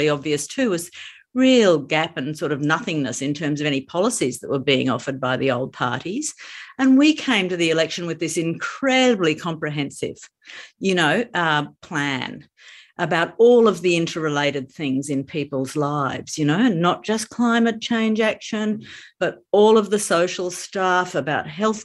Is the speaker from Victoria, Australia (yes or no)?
no; Queensland, Australia; I feel happier about being a Queenslander. I feel happier about being Australian because Australians want this to happen.